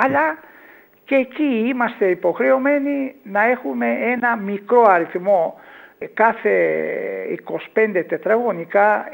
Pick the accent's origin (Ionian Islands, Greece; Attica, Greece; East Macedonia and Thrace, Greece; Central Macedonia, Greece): Ionian Islands, Greece; Corfu; Είμαι Κερκυραίος. Πάντοτε μίλησα και στο εξωτερικό για την Κέρκυρα με τόση θέρμη.